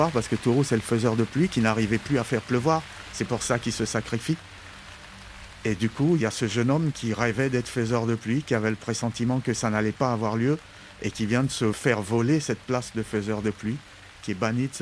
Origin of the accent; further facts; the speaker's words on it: France; now in Côte d'Ivoire; Moi, je suis français et je suis ivoirien. Je suis ivoirien et je suis français, je ne suis pas franco-ivoirien.